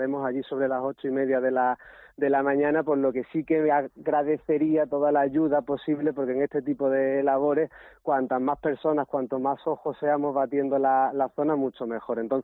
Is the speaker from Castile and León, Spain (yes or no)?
no; Málaga, Andalusia, Spain; porque yo soy de Málaga y no soy de la zona.